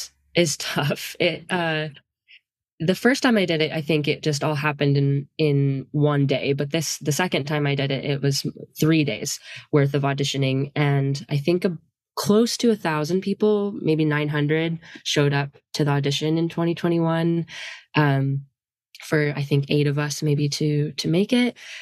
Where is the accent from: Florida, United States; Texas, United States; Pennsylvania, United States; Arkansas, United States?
Texas, United States; Austin; moved away as an adult; I grew up in Austin, Texas, and have been dancing for a very long time, and was very lucky to have really high quality rhythm tap training growing up.